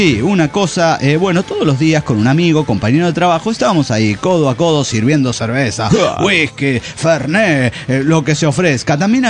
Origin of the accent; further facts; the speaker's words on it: Tierra del Fuego, Argentina; de Tierra del Fuego, Argentina.